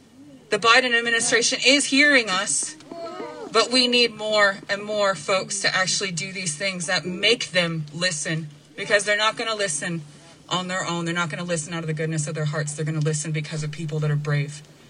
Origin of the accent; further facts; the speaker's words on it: Minnesota, United States; It breaks my heart to be born and raised in Minnesota